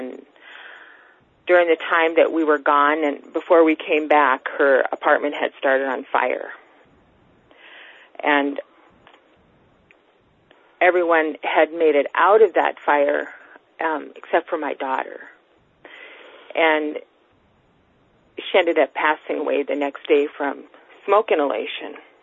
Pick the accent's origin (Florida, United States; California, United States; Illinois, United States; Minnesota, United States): Minnesota, United States; I'm really hard-headed. I'm from Minnesota. I have to be.